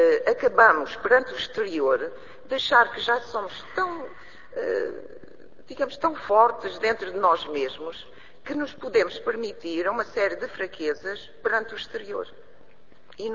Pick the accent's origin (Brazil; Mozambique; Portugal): Portugal; nós, enquanto portugueses